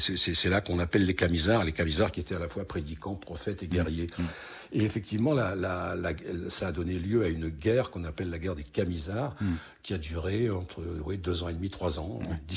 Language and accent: French; Alès, Occitanie, France; born there; je suis né à Alès. Ma famille est partagée entre la famille du côté paternel de la Lozère du Nord, ce qu'on appelait le Gévaudan avant, oui. et le côté maternel, la Lozère du Sud